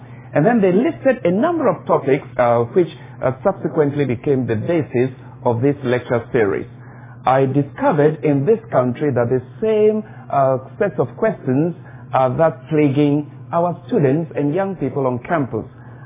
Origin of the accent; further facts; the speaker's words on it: Ghana; now in United States; You can tell from my accent already I'm not an American. I'm from Ghana, West Africa, but I'm currently based in the United States